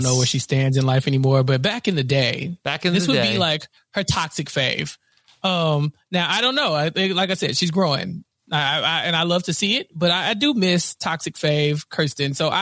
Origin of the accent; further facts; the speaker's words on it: United Kingdom; I'm British.